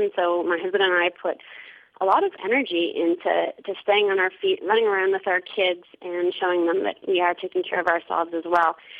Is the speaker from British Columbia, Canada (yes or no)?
no; North Bay, Ontario, Canada; Well, I grew up running in North Bay, actually